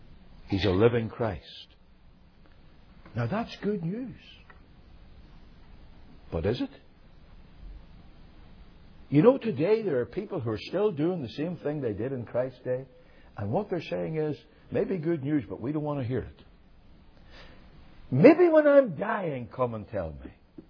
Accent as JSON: {"language": "English", "region": "Northern Ireland", "country": "United Kingdom", "said": "I'm from Northern Ireland, the Northern Irish people are really transplanted Scots."}